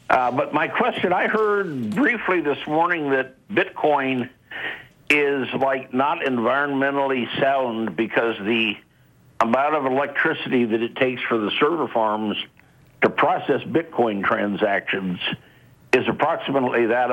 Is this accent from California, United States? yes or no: yes; California, United States; moved away; I would like to confess that I am an escapee from the People's Republic of California. I escaped in 2004